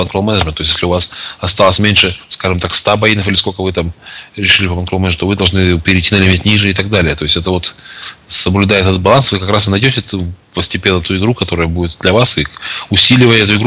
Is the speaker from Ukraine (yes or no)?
no; Arkhangelsk, Arkhangelsk Oblast, Russia; Так, да ладно, я из Архангельска.